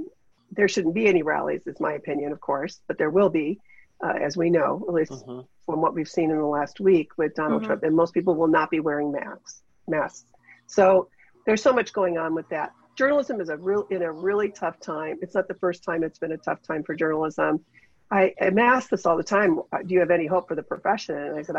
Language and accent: English; Ashtabula, Ohio, United States; Like, I grew up in Ashtabula. I grew up in Ashtabula County.